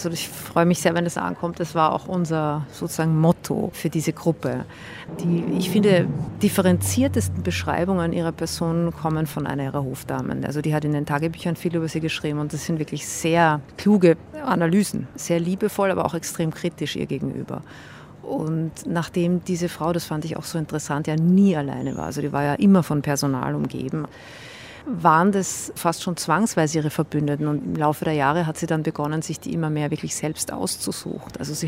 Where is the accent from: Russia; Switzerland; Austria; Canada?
Austria; Aber natürlich kennt man Sissi bei uns in Österreich als den Touristenmagnet schlechthin.